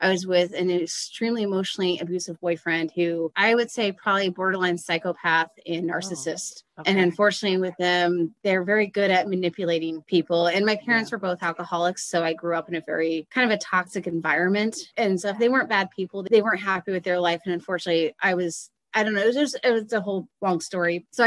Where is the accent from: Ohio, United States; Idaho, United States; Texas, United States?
Ohio, United States; Dayton; now in Columbus, United States; I grew up in Dayton, and then I moved to Columbus. It's about two hours away from between each other.